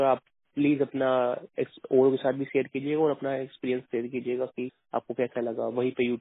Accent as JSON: {"language": "Hindi", "region": "Delhi", "country": "India", "said": "मैं दिल्ली से हूँ"}